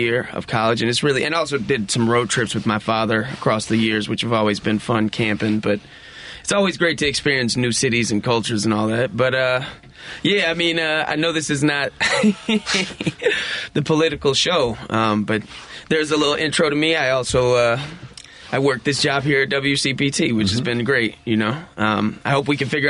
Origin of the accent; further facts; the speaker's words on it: Chicago, Illinois, United States; Yep. Born and raised from Kenwood, or quote unquote North Kenwood.